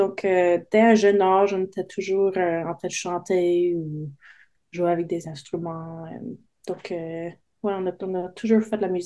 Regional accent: Nova Scotia, Canada; Puis j'ai un attachement très fort à la baie Sainte-Marie parce que c'est ça, c'est là où j'ai grandi et j'adore cet endroit-là.

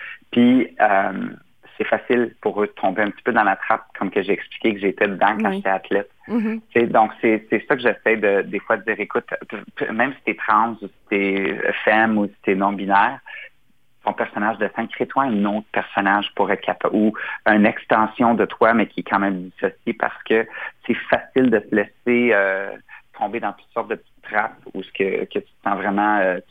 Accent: Ontario, Canada; je veux absolument rester en Ontario, francophone, qui a toujours été ma maison, si vous voulez, même en tant que Québécois hors Québec

